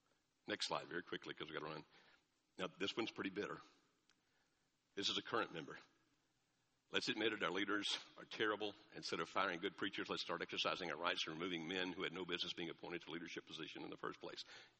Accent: Alabama, United States; born there; I love Alabama, I was born in Alabama

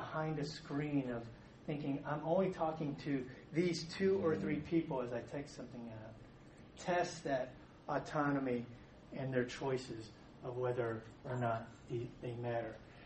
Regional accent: Houston, Texas, United States; I grew up in Northwest Houston in 1980-something

